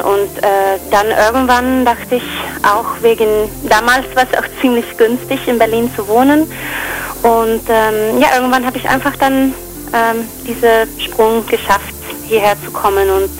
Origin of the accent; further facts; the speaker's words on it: Sweden; German is a second language; also born or lived in London; Aus Schweden.